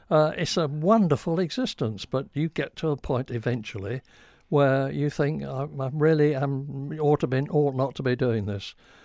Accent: England, United Kingdom; I'm British, I'm English, and I'm very, very proud of it.

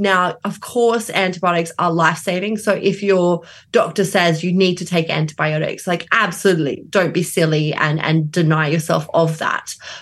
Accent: Australia; but I am Australian, so I know that it happens

